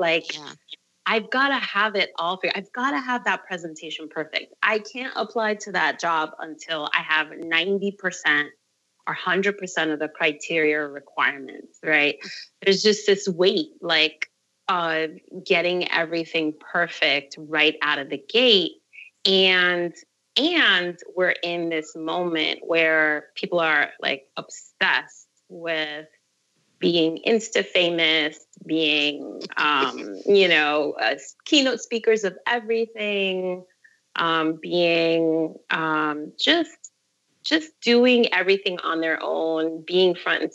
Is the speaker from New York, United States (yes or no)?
yes; New York City, New York, United States; as a New Yorker, you know, where much of the birthplace of art and fashion, you know, really is happening here